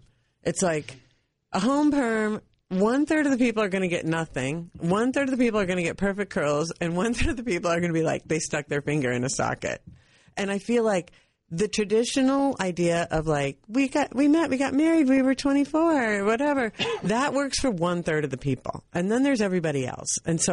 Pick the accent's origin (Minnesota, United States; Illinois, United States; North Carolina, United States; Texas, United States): Minnesota, United States; And I'm from Minnesota.